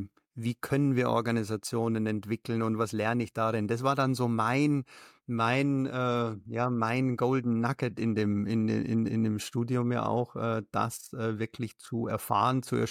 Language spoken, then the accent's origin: German; Bavaria, Germany; ich komme aus Bayern und war bei der Stadt München